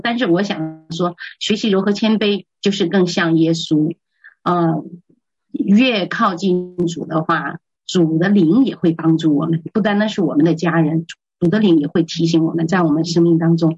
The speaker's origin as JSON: {"language": "Chinese", "country": "China", "said": "特别我们从国内出来的哈"}